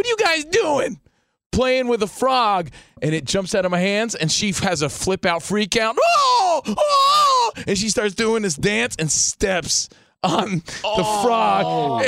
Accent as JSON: {"language": "English", "region": "New Jersey", "country": "United States", "said": "Now, look, I'm from New Jersey."}